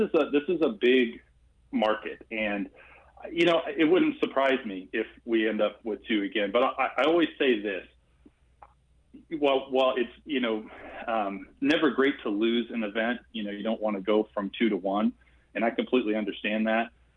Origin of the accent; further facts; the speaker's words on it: Missouri, United States; I mean, I grew up in Missouri. I grew up a Missouri fan.